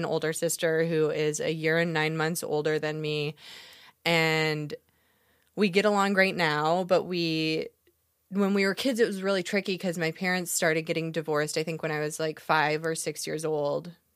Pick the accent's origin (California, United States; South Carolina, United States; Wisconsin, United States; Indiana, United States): Wisconsin, United States; Big Bend; I grew up in a little town called Big Bend, Wisconsin. It's a truck stop of a town. It's 1,200 people. It's right outside of Milwaukee.